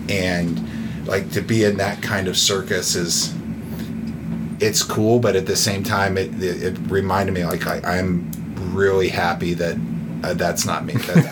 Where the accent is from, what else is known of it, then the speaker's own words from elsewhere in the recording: Bristol, Tennessee, United States; You know, I grew up in Bristol, Tennessee, in 1990, and you know, Loyola Marymount was all over the TV.